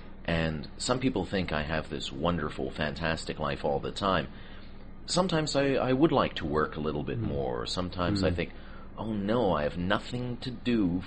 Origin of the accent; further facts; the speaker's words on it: Toronto, Ontario, Canada; I was born and raised in Toronto, but from a very young age, I was traveling for different purposes